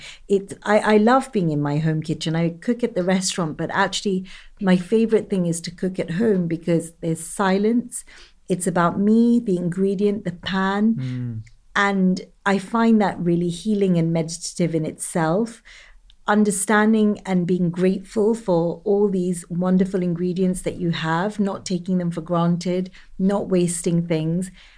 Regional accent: Kenya; I grew up in Kenya on this incredible allotment, a shamba that my grandfather had.

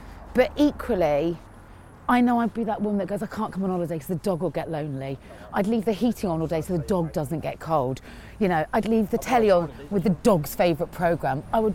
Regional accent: Cheltenham, South West England, United Kingdom; Yep, I'm born and raised in Cheltenham in Gloucestershire, which sounds terribly fancy.

